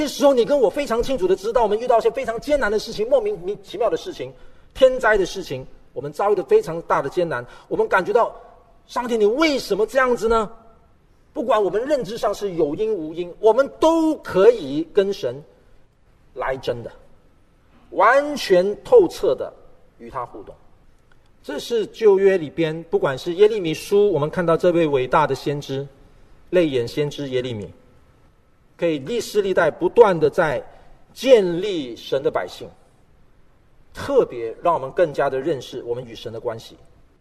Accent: East Malaysia, Malaysia; 因为我从小是在乡村长大，我确实是一个三八小孩，我在东马来西亚的乡村的里边

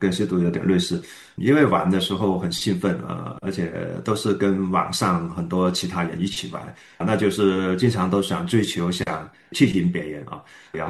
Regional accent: China; moved away; 我想我从中国过来的，那都虽然信了主

